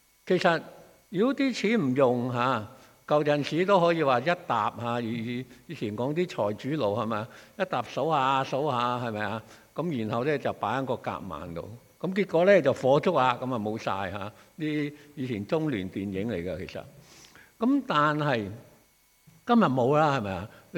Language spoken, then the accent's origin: Cantonese; China; 我哋中國人話啊，悠然自得